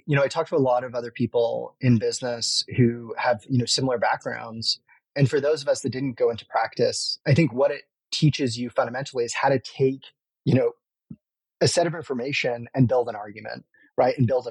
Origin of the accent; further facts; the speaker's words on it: Ontario, Canada; also born or lived in London, United Kingdom; growing up in Canada, I was in like a small town outside of Toronto, in a lot of ways, like very idyllic, like kind of beautiful place to be. But, you know, I grew up with English and Persian parents.